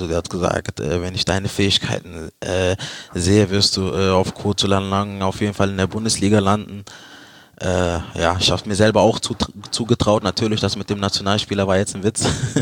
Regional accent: Leverkusen, North Rhine-Westphalia, Germany; Ja, 1. FC Köln war auch im Gespräch, aber Leverkusen war meine Heimat.

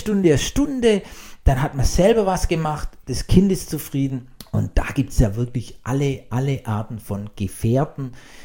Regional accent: Blaubeuren, Baden-Württemberg, Germany; Ich komme aus Blaubeuren auf der Alp.

